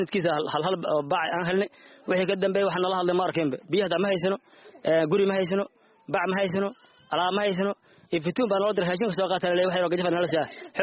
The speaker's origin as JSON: {"language": "Somali", "town": "Saakow", "region": "Middle Juba", "country": "Somalia", "said": "waxaan ka soo barakacay degmada Saakow"}